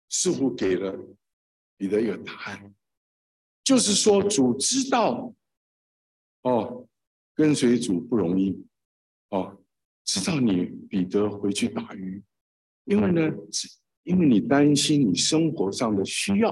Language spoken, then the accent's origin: Chinese; Taiwan; 当他们撤这个跟着国民政府撤退到台湾的时候，我们都住在眷村，住在眷村是讲那个外省话，我们眷村是四川人居多，所以每个人都会讲四川话，但是我不会讲台语。